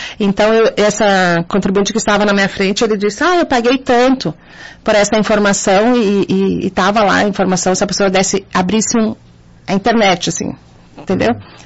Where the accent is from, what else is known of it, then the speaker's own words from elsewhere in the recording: Bom Jesus, Rio Grande do Sul, Brazil; Sou de Bom Jesus.